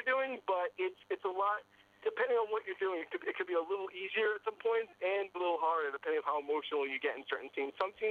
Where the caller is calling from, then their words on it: North Scituate, Rhode Island, United States; I'm calling from North Situate.